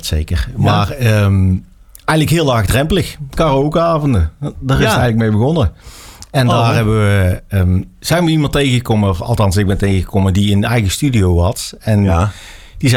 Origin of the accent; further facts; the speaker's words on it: Valkenswaard, North Brabant, Netherlands; Ik kom uit Valkenswaard en ik ben nou zo'n 9 jaar professioneel zanger.